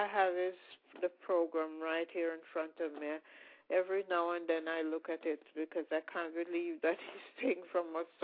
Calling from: Mount Vernon, New York, United States; I'm calling from Mount Vernon, New York.

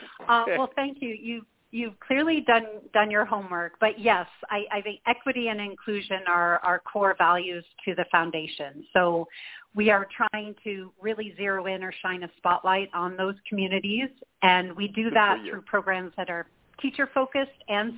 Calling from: Connecticut, United States; Technically, I am calling in from Connecticut, although our foundation is based in downtown New York City.

